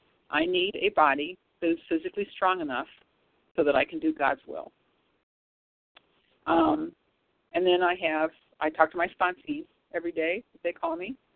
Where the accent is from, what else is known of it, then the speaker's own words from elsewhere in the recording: St. Louis, Missouri, United States; Oh, absolutely, Rita. I'm from St. Louis.